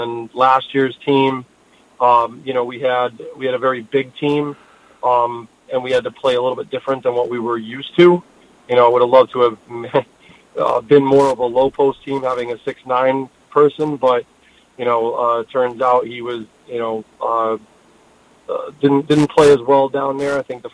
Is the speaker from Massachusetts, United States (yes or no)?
yes; Massachusetts, United States; I'm originally from Western Mass.